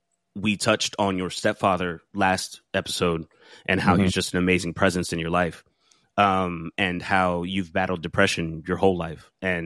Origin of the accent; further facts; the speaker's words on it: Jacksonville, Florida, United States; I was raised in Jacksonville, Florida, which is the largest city by landmass in America.